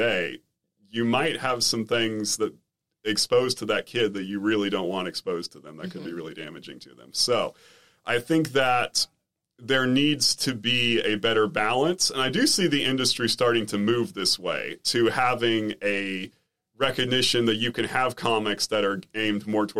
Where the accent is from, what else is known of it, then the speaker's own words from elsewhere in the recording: England, United Kingdom; because as an English person, numbers are not my thing.